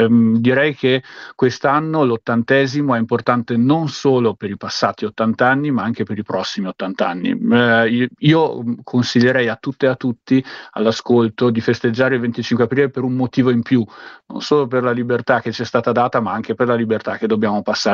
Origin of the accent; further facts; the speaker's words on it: Trento, Trentino-Alto Adige, Italy; Io sono trentino, festeggerò nella mia sobrissima città